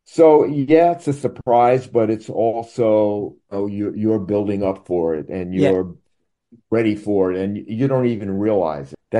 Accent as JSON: {"language": "English", "town": "Brooklyn", "region": "New York", "country": "United States", "tie": "born or raised there", "said": "we had very similar roots of us growing up in Brooklyn and her growing up in Boston."}